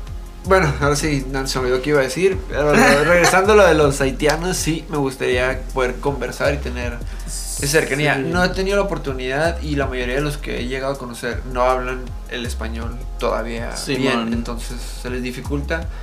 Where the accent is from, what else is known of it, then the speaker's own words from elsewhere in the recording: Mexico; Entonces, soy mexicano, soy vato y estoy pendejo.